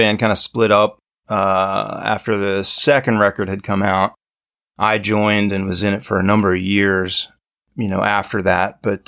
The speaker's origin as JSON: {"language": "English", "town": "Hagerstown", "region": "Maryland", "country": "United States", "tie": "born or raised there", "also_born_or_lived": "Los Angeles", "moved": "as an adult", "lives_now": "Georgia, United States", "said": "No, born and raised in Maryland, Hagerstown, Maryland, and moved to LA when I was about 19 And I've been in Georgia since 2016."}